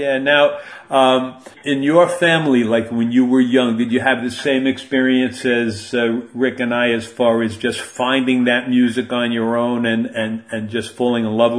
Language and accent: English; Armonk, New York, United States; my younger days, junior high school and elementary school, were actually in Armonk, and I watched IBM go in.